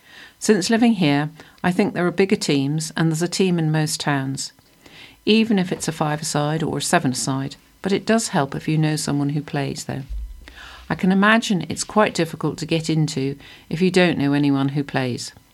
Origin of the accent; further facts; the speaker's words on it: East of England, United Kingdom; I feel like I have experienced many positives and negatives within the game, especially growing up in Norfolk.